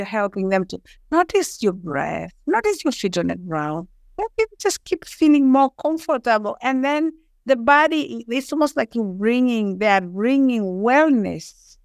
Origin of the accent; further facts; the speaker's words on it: Kilimanjaro, Tanzania; English is a second language; I was born and raised in Tanzania on the slopes of the mountain Kilimanjaro. Beautiful place.